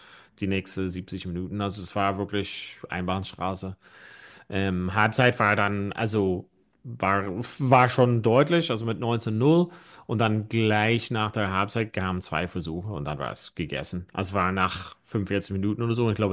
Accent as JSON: {"language": "German", "region": "County Donegal", "country": "Ireland", "said": "also Hurling gibt es nicht so wirklich in Donegal, wo ich herkomme"}